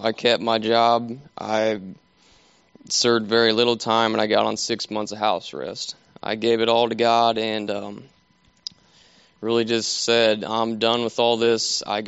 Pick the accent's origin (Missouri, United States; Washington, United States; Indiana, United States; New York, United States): Indiana, United States; Markle; I'm from Markle, Indiana, and I was raised in a Christian home.